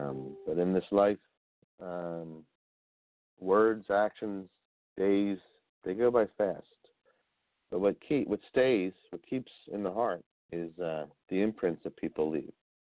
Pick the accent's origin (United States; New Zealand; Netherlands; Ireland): Ireland; She's Irish. I'm Irish too, and I'm probably saying her last name incorrectly.